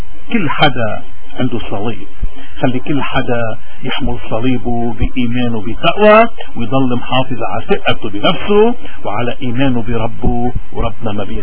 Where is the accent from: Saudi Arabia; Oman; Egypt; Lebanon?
Lebanon